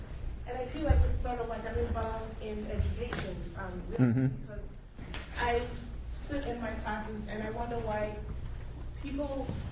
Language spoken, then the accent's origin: English; Ghana; even I come from Ghana in West Africa